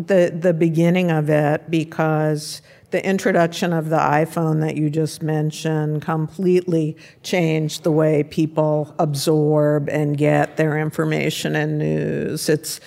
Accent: New York, United States; And growing up in New York, my parents were huge New York Times readers. We got two subscriptions, home delivery of the paper

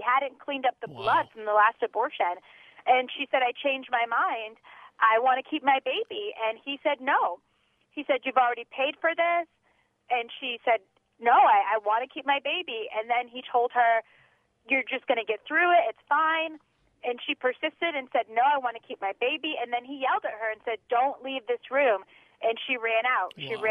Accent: Connecticut, United States; I'm from Connecticut, and this is a very pro-abortion state

